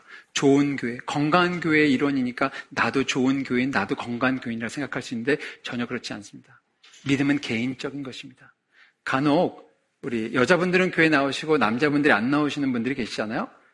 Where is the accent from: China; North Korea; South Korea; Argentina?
Argentina; moved away; 제가 아르헨티나에서 자랐습니다. 그러니까 한 곳에 태어나서 8살 때 아르헨티나를 갔죠. 제가 갔던 연도가 86년도였습니다.